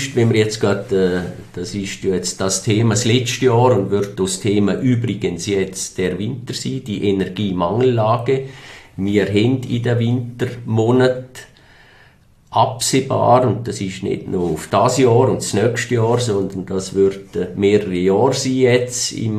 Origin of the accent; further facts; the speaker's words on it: Liechtenstein; es sind wir als Liechtensteiner in der Hand.